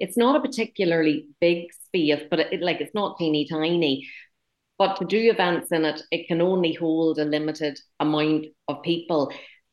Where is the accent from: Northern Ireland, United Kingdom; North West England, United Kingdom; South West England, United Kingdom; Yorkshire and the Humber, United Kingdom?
Northern Ireland, United Kingdom; Ballymena; I grew up in Ballymena, so if we were going to the seaside, it would have been to Portrush, Port Stewart.